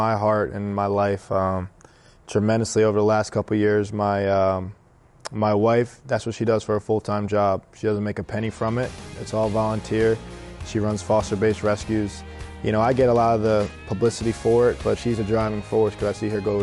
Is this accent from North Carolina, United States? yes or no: no; New Jersey, United States; I'm blue collar. That's how I was raised. I'm from Jersey, and that's how, you know, my parents raised me.